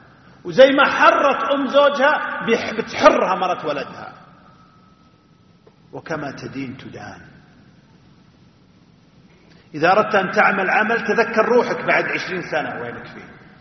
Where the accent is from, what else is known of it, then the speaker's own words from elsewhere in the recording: Najd, Saudi Arabia; مثل عندنا في نجد يقول حوقت يا الرفلة وكليه